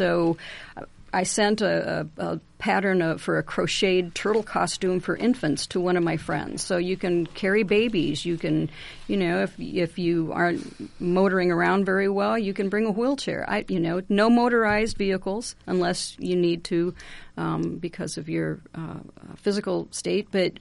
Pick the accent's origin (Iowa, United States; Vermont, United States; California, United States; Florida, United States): Iowa, United States; Ames; I was born and raised here in Ames, and so was my dad. So Isaac Walton was important to our family when I was young